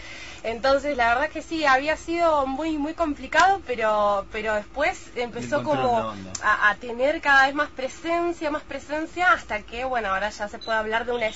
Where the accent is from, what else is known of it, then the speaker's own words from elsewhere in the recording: La Plata, Buenos Aires Province, Argentina; de La Plata y es la forma siempre, ¿no?